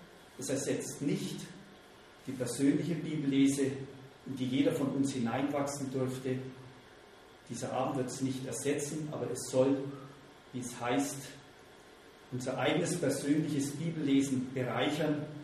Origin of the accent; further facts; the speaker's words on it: Bernstein am Wald, Bavaria, Germany; ich sehe in die Täler nach Selbitz, Sängerwald, meine Heimat Bernstein, Schwarzenbach.